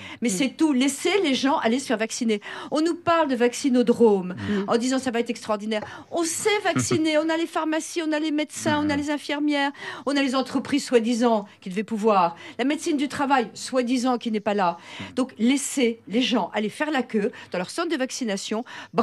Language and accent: French; Paris, Île-de-France, France; Surtout en tant que parisienne, etc.